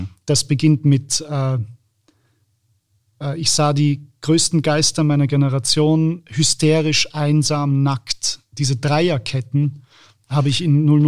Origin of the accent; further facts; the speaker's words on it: Vienna, Austria; accent: Viennese; Also in der Schule galt ich als Deutscher. In Deutschland war ich der Wiener.